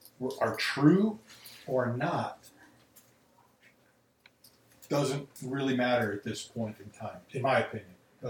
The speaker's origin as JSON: {"language": "English", "town": "Chicago", "region": "Illinois", "country": "United States", "tie": "born or raised there", "said": "something like 16 shootings, homicides in Chicago over that night from Friday evening into Saturday. My hometown."}